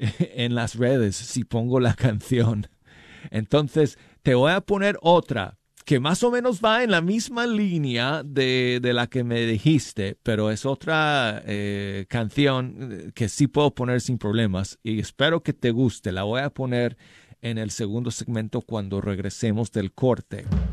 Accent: Denver, Colorado, United States; que me llamó desde mi ciudad natal de Denver, Colorado.

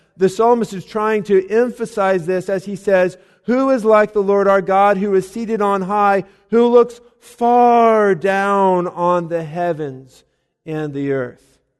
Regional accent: Colorado, United States; However, I'm from Colorado. And as wonderful as this is, I grew up where I could look out the back of our house. We'd be out playing in the backyard, and there's Pikes Peak.

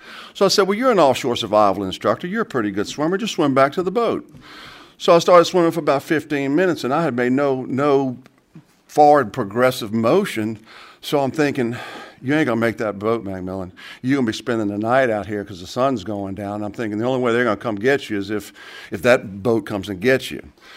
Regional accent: Louisiana, United States; well, I have some offshore oil and gas experience because I'm from Louisiana.

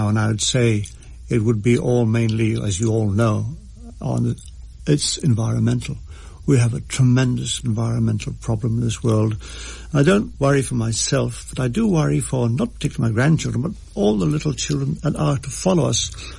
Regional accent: Ireland; Yes, I'm an Irishman

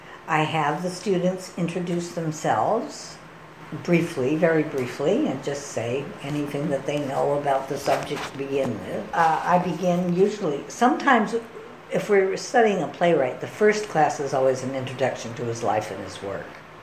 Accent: Salt Lake City, Utah, United States; I just wasn't very comfortable growing up in the Mormon environment of Salt Lake City.

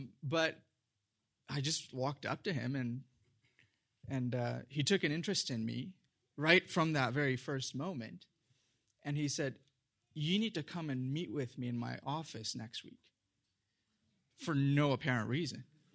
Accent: India; I was born and raised in India, a very small town in southeast India.

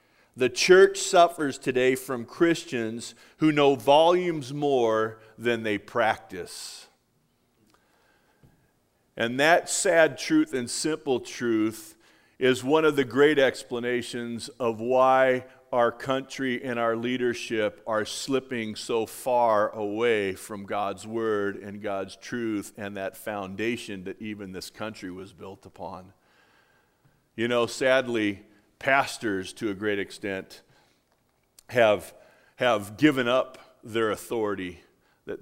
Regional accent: California, United States; I'm from Southern California. Everything's safe and sane out there.

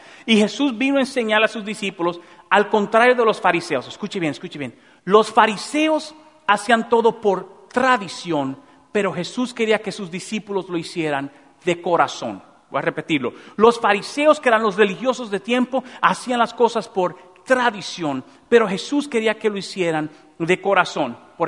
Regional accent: Dominican Republic; Por ejemplo, en mi país se juega mucho béisbol. Y siempre se está jugando béisbol. Es el deporte más famoso, ¿verdad? En República Dominicana.

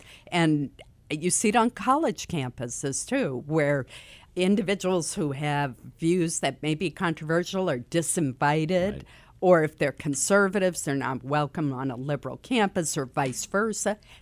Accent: Caribou, Maine, United States; I never would have guessed as a young girl growing up in Caribou that I would have the privilege of representing Maine in the United States Senate.

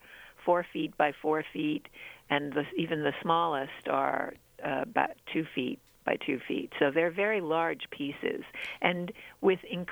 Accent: Brooklyn, New York, United States; And to me, growing up, I grew up in Brooklyn, so my whole world was very urban and 20th century.

